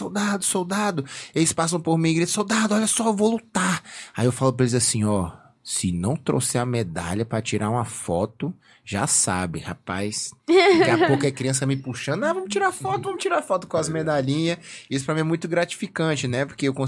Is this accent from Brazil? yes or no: yes; Federal District, Brazil; na minha casa, né, na minha terrinha